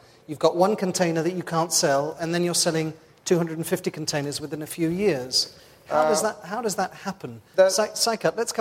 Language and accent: English; England, United Kingdom; I had to summon up all my diplomatic skills as an Englishman